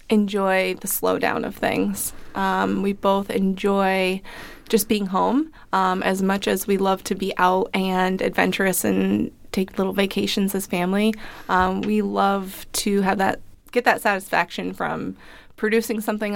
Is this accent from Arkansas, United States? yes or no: no; Chesterfield, Massachusetts, United States; I grew up in 4-H. I grew up in Chesterfield. I grew up in part of 4-H and showing horses.